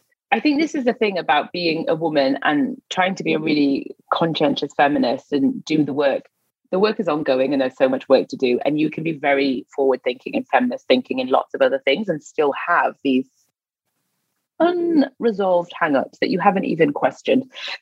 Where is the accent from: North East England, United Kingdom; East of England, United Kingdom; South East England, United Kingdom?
North East England, United Kingdom; Newcastle; But the context of this is I'm from Newcastle, so I was living in the north at the time.